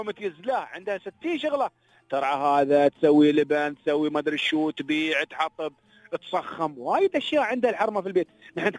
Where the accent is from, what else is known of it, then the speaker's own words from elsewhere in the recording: Yemen; now in United Arab Emirates; اليوم ما شاء الله عندنا دخاتر نحن يمنيين هني